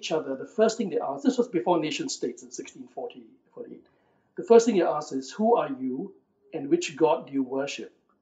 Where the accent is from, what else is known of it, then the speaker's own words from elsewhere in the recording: Kuala Lumpur, Federal Territory of Kuala Lumpur, Malaysia; also born or lived in Penang; If you grew up as a Penang Hokkien speaking person like I did, I was born in Kuala Lumpur, but we spoke Penang Hokkien.